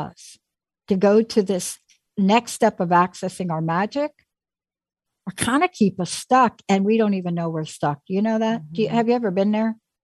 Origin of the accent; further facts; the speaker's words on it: New York City, New York, United States; I grew up in the Bronx. So sports was stickball, manhole to manhole.